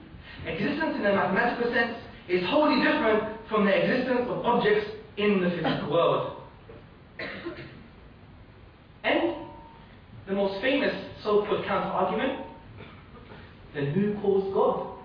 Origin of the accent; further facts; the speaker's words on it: Hackney, London, United Kingdom; I'm from Hackney in London. We have quite a lot of MCs in Hackney.